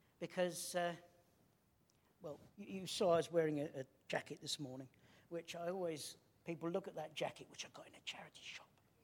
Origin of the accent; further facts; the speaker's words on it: Canterbury, South East England, United Kingdom; You know, I was born in Canterbury, in one location, not far from Steve, actually. I then moved house to another bit of Canterbury. I then got married and moved to a flat in another bit of Canterbury.